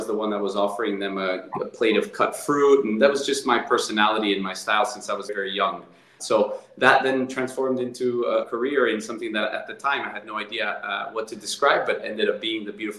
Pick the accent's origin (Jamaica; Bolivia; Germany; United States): Bolivia; English is a second language; because I came from Bolivia, landlocked country.